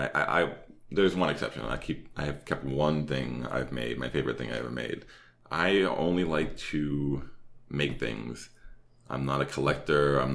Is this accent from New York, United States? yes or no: no; Boston, Massachusetts, United States; accent: Boston; I really try to downplay my Boston accent.